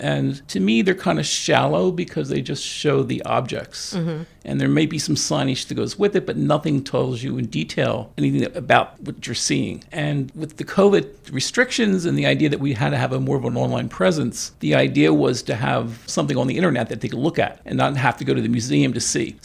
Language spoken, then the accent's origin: English; Hamilton, New Jersey, United States; also born or lived in Trenton; I was born in Trenton in McKinley Hospital, which is the old Helene Fould, which is now Capital Health. And then I grew up in Hamilton, and I went to Hamilton Township Schools.